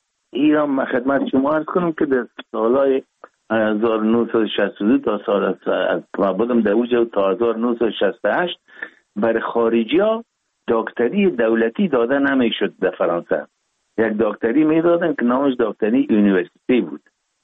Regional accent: Kabul, Afghanistan; born there; ما 4 دی 1316 در نوابات دی افغانان کابل تولد شدیم

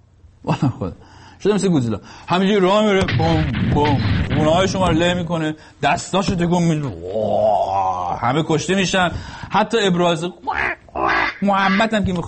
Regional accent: Iran; moved away; ما که از ایران اومدیم بیرون خیلی وقت

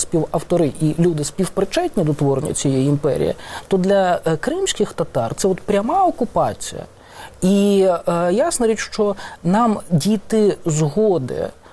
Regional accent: Kharkiv Oblast, Ukraine; це на Чугуївщині, моя рідна Харківщина

